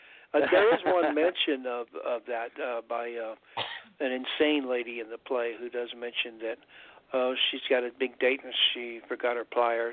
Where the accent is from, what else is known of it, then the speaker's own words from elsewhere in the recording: Kentucky, United States; accent: Southern; I can do a Kentucky accent because I'm from Kentucky, but now the people in Kentucky make fun of me. Now they say that I don't sound like them anymore. But I'm sort of lost most of my Southern accent.